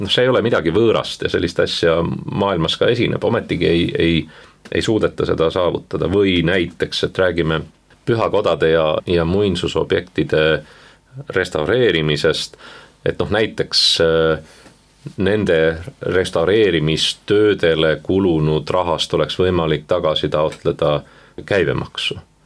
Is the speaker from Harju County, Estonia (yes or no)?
yes; Saue, Harju County, Estonia; ma olen Saue linnast pärit